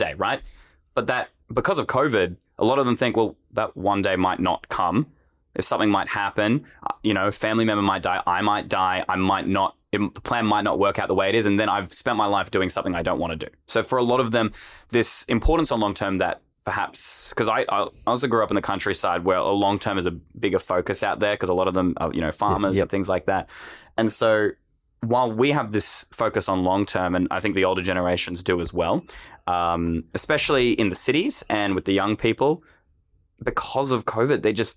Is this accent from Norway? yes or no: no; Australia; I'm also an Australian, so it's Gen Z to me.